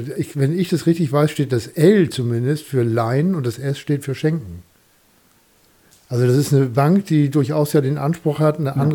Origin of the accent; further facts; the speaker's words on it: West Germany, Germany; als Westdeutscher, der ich ja auch bin, wie ihr fast alle schon gehört habt